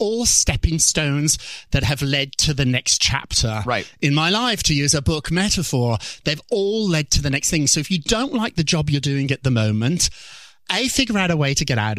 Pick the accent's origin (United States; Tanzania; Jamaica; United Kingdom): United Kingdom; Birmingham, West Midlands; Birmingham, England, which I like to say is Chicago, but it's more like Detroit.